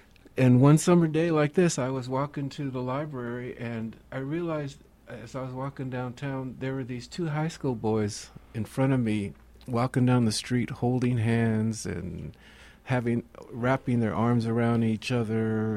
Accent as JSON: {"language": "English", "town": "Berkeley", "region": "California", "country": "United States", "tie": "born or raised there", "said": "And I thought, yeah, well, this is my hometown, Berkeley."}